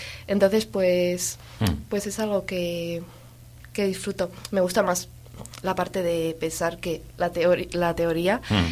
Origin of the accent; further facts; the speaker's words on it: Laredo, Cantabria, Spain; also born or lived in Santander; De Laredo.